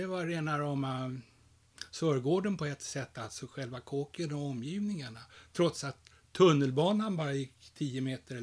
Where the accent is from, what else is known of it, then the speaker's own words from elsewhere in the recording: Stockholm, Stockholm County, Sweden; Jag växte upp i Enskede, i närheten av Sofielundsplan.